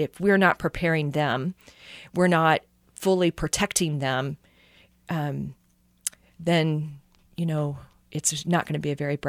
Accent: Frankenstein, Missouri, United States; it's a little town called Frankenstein, Missouri. I'm actually very proud of it.

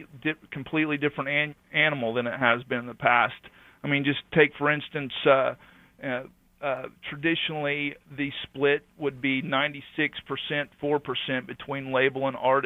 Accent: the Ozarks, United States; but you know, growing up in the Ozarks, I had a lot of exposure to Americana and folk and bluegrass

